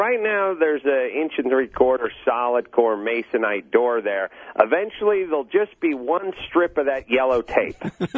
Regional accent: Los Angeles, California, United States; I'm from Los Angeles

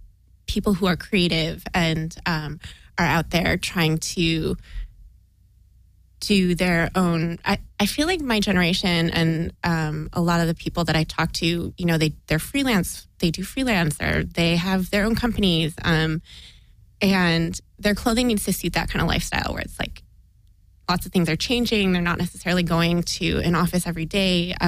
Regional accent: Milwaukee, Wisconsin, United States; I grew up in the Midwest. I grew up in Milwaukee, Wisconsin, and it wasn't something I wanted to, stay with and live in the Midwest.

